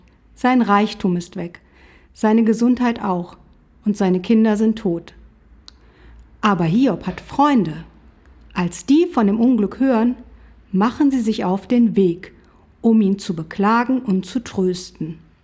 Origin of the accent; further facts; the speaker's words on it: Hesse, Germany; Vor kurzem war ich in meiner Heimatgemeinde in Nordhessen im Gottesdienst.